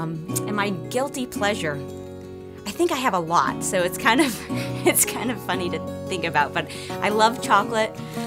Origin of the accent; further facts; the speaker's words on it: Cincinnati, Ohio, United States; from Cincinnati, Ohio